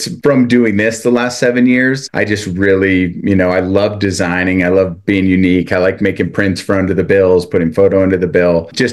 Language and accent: English; South Lake Tahoe, California, United States; Yes, I am from South Lake Tahoe, California.